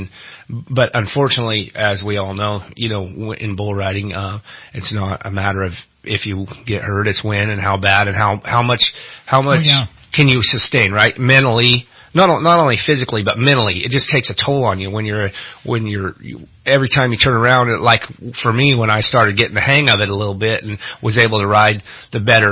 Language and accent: English; MacArthur, California, United States; also born or lived in Siskiyou County; so I'm a Northern California kid. I grew up in MacArthur area.